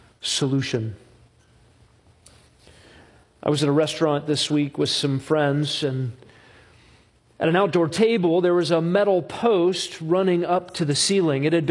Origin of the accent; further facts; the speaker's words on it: Alaska, United States; It was colder in Chicago than in all the years I grew up in Alaska.